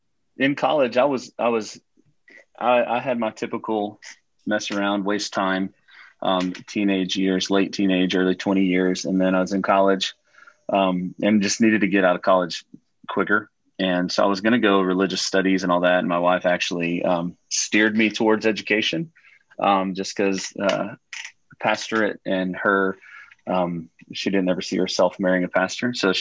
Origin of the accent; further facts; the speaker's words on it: Texas, United States; But I grew up in West Texas, right outside Lubbock. So West Texas for Texans is not El Paso. It's the panhandle, west part of the panhandle. But I grew up there and then moved to Central Texas when I graduated college with a teaching degree.